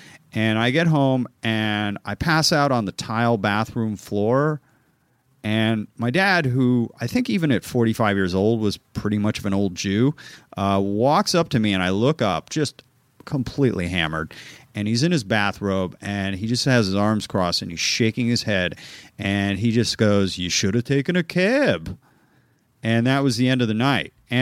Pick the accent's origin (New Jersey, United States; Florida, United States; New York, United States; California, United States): California, United States; Los Angeles; Near where I grew up in the Palisades on Sunset, one friend of mine died there, you know.